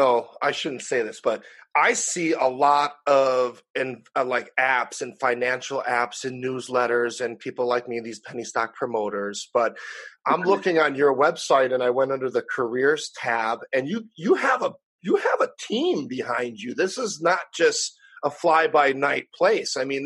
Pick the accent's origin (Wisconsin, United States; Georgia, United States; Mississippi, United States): Wisconsin, United States; moved away as an adult; And I'm from Wisconsin. I was 18. I moved here. It was like 99, 2000.